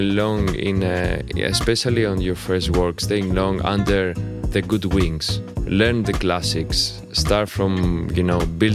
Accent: Athens, Attica, Greece; English is a second language; I'm originally Greek. I come from Athens. I live in 7 different countries

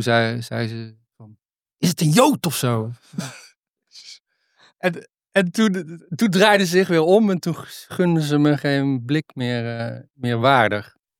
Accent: Netherlands; Want ik kom tenslotte uit Nederland.

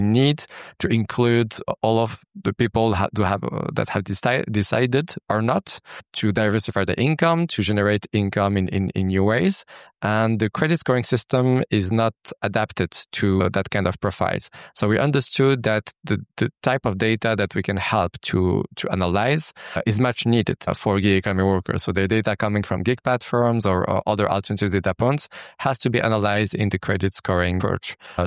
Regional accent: Casablanca, Casablanca-Settat, Morocco; now in Paris, France; So personally, I'm a Moroccan and French entrepreneur. I grew up in Morocco, in Casablanca. I came to France in 2009.

